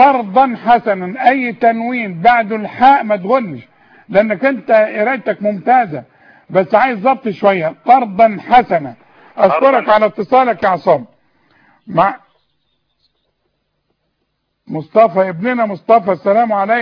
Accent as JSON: {"language": "Arabic", "region": "Sharqia Governorate", "country": "Egypt", "said": "أنا من الشرقية برضه"}